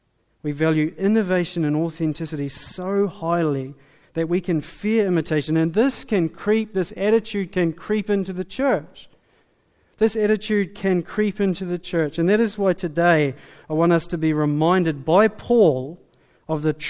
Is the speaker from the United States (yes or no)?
no; New Zealand; Our tall poppy syndrome, maybe because we're Kiwi strikes, but we say, wow, how could a person say something like this?